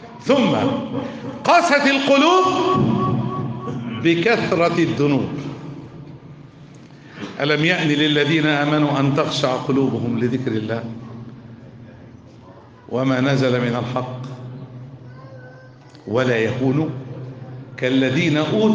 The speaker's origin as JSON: {"language": "Arabic", "country": "Egypt", "said": "احنا في بلادنا مصر"}